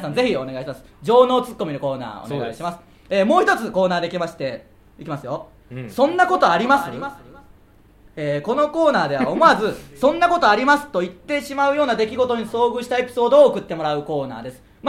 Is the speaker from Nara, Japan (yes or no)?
no; Tsuyama, Okayama, Japan; 僕のじいちゃんが、津山市という僕らの地元の条約をやってるやってたじいちゃんがいるんですけど